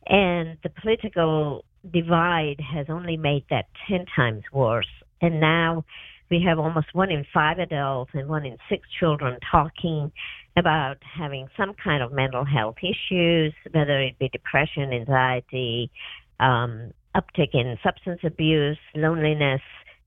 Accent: Kenya; now in United States; Then I grew up in Kenya

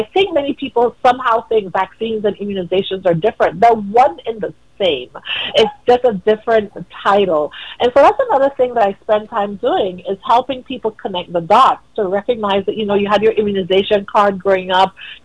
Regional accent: Tobago, Trinidad & Tobago; as a little girl growing up in Tobago in the early 80s, I had measles.

